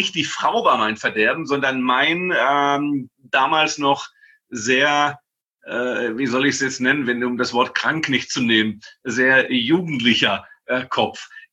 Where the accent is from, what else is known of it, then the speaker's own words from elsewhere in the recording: Baden-Württemberg, Germany; bin gebürtiger Schwabe.